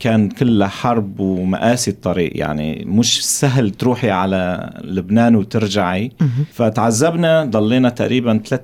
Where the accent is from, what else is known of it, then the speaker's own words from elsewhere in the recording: Aleppo, Aleppo Governorate, Syria; أنا من حلب، منطقة عفرين.